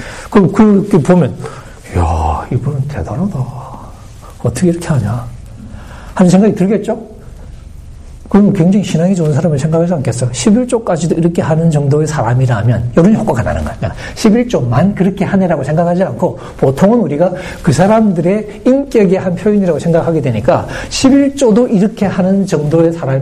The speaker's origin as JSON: {"language": "Korean", "region": "Busan", "country": "South Korea", "tie": "born or raised there", "said": "저 부산에서 자랐거든요."}